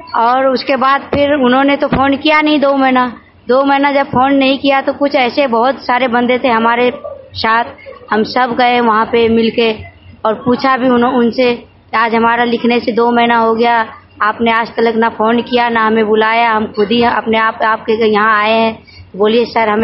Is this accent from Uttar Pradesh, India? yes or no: no; Bihar, India; moved away; मेरा पूरा फैमिली का आधार कार्ड जो है बिहार का है, मैं बिहार की रहने वाली हूँ, काफ़ी दिन से यहाँ रह रही हूँ।